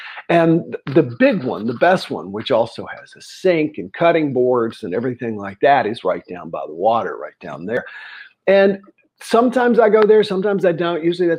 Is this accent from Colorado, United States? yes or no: no; South Carolina, United States; I'm kicking this dog around the block, as we used to say growing up in South Carolina.